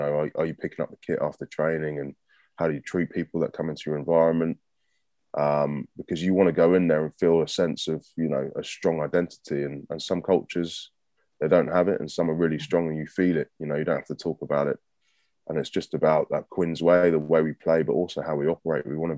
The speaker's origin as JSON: {"language": "English", "region": "London", "country": "United Kingdom", "tie": "born or raised there", "said": "as a young lad growing up in London"}